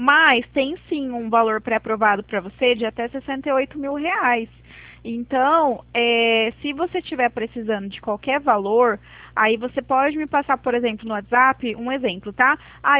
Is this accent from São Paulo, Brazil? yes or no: yes; São Paulo, Brazil; eu sou paulista.